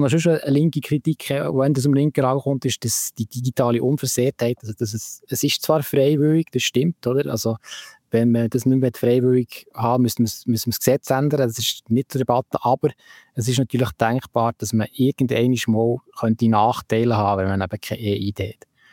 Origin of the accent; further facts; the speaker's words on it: Belp, Bern, Switzerland; oder dass jetzt mein Heimatort Belp ist